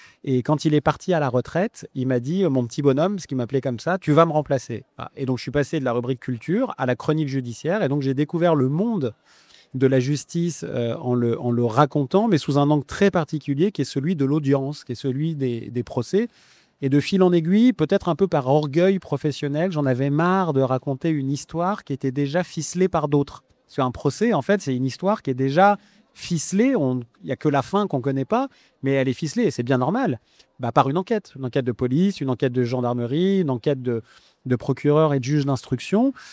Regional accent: Lyon, Auvergne-Rhône-Alpes, France; born there; J'ai commencé le journalisme à 18 ans à Lyon, où je suis né, en effet, à Lyon Figaro.

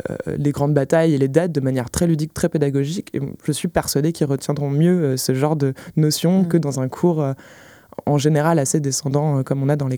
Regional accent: Rennes, Brittany, France; Déjà parce que je suis rennaise, que j'aime cette ville

